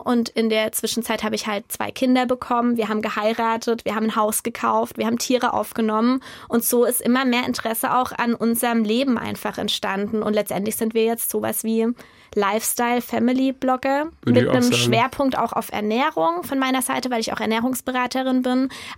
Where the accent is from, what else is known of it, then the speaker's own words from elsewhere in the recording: Baden-Württemberg, Germany; eigentlich sind wir aus dem Schwarzwald nie weggegangen, beziehungsweise ich bin nie weggegangen. Wir haben uns in Karlsruhe kennengelernt, sind dann nach Baden-Baden gezogen und haben jetzt den Hof eben in Ottenhöfen gekauft.